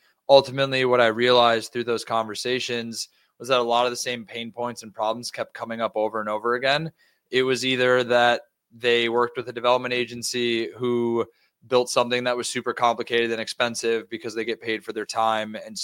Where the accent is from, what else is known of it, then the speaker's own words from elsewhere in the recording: New York, United States; Quick background on myself. I grew up in New York.